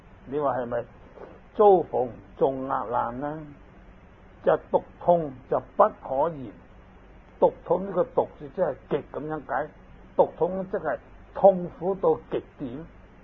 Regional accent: China; 我給一個例子，我們中國人，我請你入飯就一定要夾餸給你的。

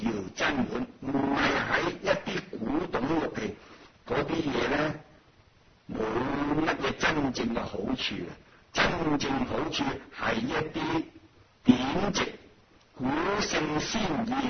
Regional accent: Anhui, China; 我知道我们家乡好像安徽省一个省听说只有两套大撞击

